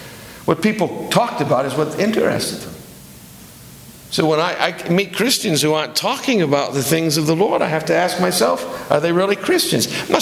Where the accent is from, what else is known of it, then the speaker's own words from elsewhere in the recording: Boston, Massachusetts, United States; I'm a born and bred Bostonian. I'm of Welsh background.